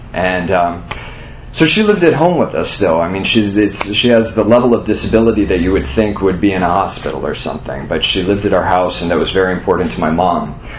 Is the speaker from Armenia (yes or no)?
no; San Antonio, Texas, United States; I grew up in San Antonio, Texas.